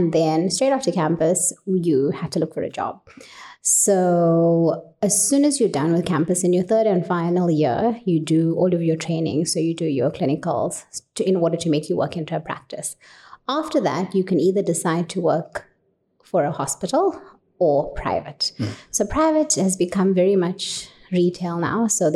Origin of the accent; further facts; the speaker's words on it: Durban, KwaZulu-Natal, South Africa; So optometry, I studied in Durban. I'm originally from Durban, KZN.